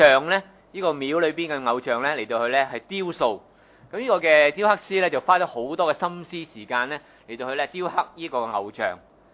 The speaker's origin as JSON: {"language": "Cantonese", "country": "China", "said": "当时咧中东咧同我哋中国人咧都系咧东方啦吓，特别我哋中国人以前，而家就唔好讲啦吓"}